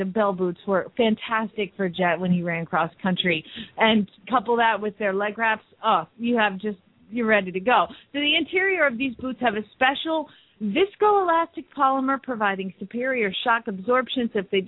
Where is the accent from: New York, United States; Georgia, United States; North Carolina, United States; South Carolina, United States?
Georgia, United States; I grew up in Georgia, and all of my family is from Florida.